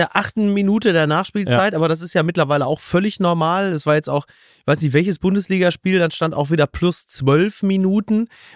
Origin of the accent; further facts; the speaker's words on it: Henrichenburg, North Rhine-Westphalia, Germany; Also ich war in meinem Heimatdorf in Henrichenburg im Supermarkt